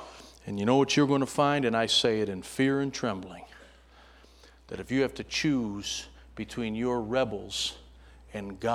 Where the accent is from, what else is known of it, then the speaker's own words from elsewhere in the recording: New York, United States; I'm an Italian from New York. I grew up in 14624.